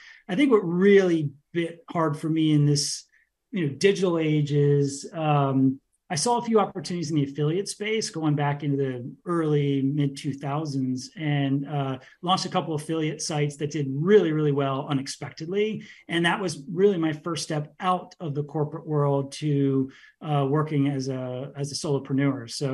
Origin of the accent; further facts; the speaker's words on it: Washington, District of Columbia, United States; now in San Diego, United States; San Diego. I grew up in Washington, D.C., just moved to San Diego a couple of years ago and moved for the weather.